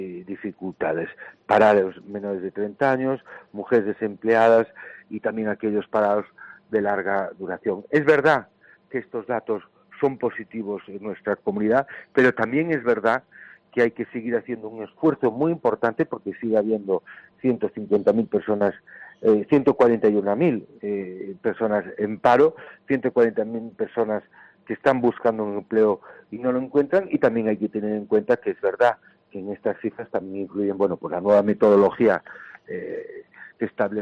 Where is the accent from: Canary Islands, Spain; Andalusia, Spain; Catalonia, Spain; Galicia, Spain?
Galicia, Spain; yo creo que como gallegos que nos sentimos orgullosos